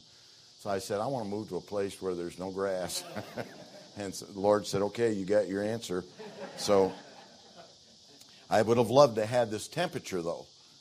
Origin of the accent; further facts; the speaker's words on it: Michigan, United States; But I grew up in Michigan on a farm, and we had 10 acres